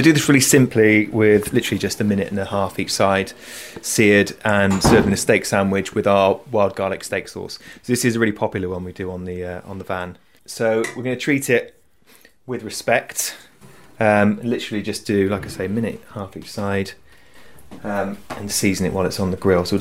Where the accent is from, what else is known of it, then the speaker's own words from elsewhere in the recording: South West England, United Kingdom; So, well, I grew up in the Forest of Dean, in a small sort of village in the middle of a forest.